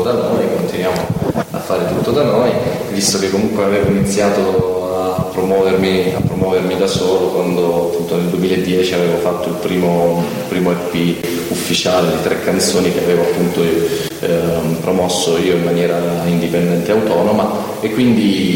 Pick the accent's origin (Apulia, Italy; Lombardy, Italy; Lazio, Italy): Apulia, Italy; Taranto; Poi io sono di origine, sono tarantino, sono pugliese, e cercheremo anche di arrivare in Puglia.